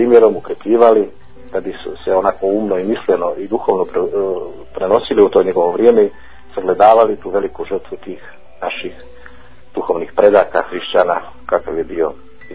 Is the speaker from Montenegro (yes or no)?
yes; Montenegro